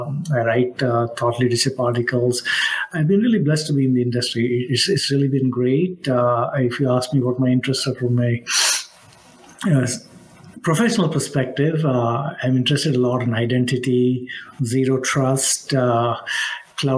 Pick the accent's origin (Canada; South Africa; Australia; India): India; Mumbai, Maharashtra; moved away as an adult; now in United States; So I grew up in Mumbai, India, as they say it now. It used to be called Bombay at the time. And for the life of me, I cannot stop calling it Bombay. So, but today I remembered that it's Mumbai. I came to the United States actually in 1988